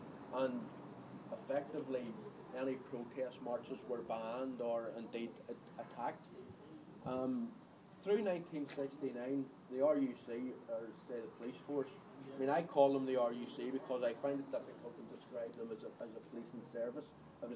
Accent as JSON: {"language": "English", "town": "Derry", "region": "Northern Ireland", "country": "United Kingdom", "lives_now": "Belfast, United Kingdom", "said": "I'm a former Republican prisoner. I'm originally from Derry City, and when I was released from prison in 1992, I came to live here in West Belfast."}